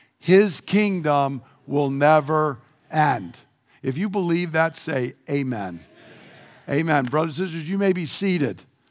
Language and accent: English; Georgia, United States; We were about the only people in my hometown that didn't go to church. I mean, if you're in rural Georgia, like the devil would go to church in rural Georgia.